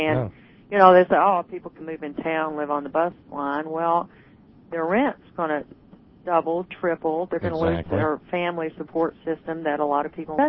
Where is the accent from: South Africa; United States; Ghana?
United States; Kentucky; I'm from Eastern Kentucky, and I'm Central Appalachian through my core.